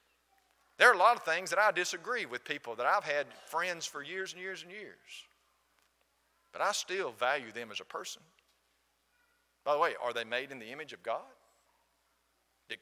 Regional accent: Alabama, United States; accent: Southern; It's called Southern. I don't hear you talk. This gentleman looked me right in the eye and said, "Where are you from?" "From." "I'm from." "From." "I'm from Alabama."

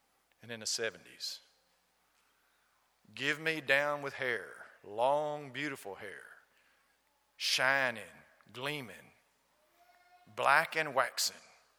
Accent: the South, United States; And I grew up in the South. I played basketball at Austin High School.

